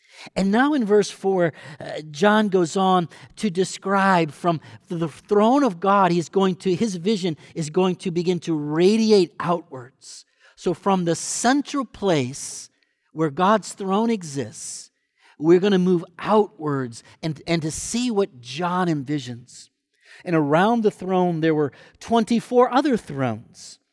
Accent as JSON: {"language": "English", "region": "Michigan", "country": "United States", "tie": "born or raised there", "said": "As a child, I grew up in Michigan."}